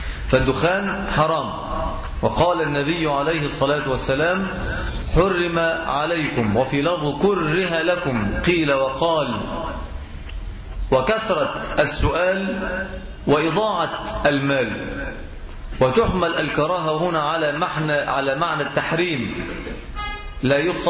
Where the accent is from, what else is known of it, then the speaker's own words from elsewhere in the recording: Egypt; وللأسف عندنا في مصر بننفق عشرات المليارات من الجنيهات في شرب الدخان